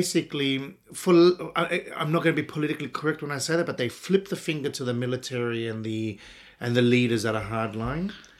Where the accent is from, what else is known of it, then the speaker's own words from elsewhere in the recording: Australia; I grew up in Australia hearing about the division and the separation